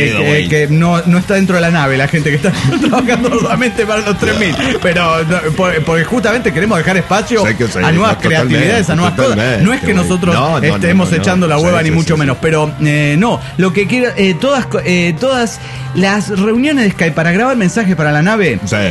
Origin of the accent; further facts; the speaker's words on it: Mar del Plata, Buenos Aires Province, Argentina; de Mar del Plata, Argentina.